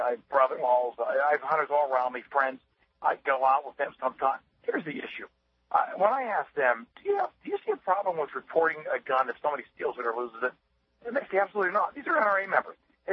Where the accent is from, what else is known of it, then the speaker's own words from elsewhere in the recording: the West, United States; I come from the West. I believe in the Second Amendment.